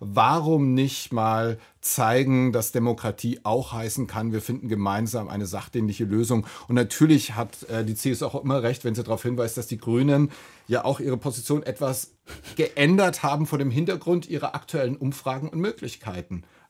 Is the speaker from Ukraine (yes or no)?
no; Bavaria, Germany; Als Franke